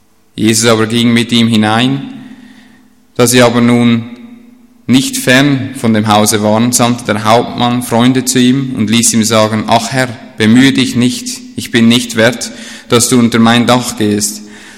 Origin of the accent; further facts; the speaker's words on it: Switzerland; Na gut, ihr habt schon gehört, ich bin kein richtiger Deutscher, ich bin schon Schweizer und ich gebe mir Mühe, dass ihr das gut versteht.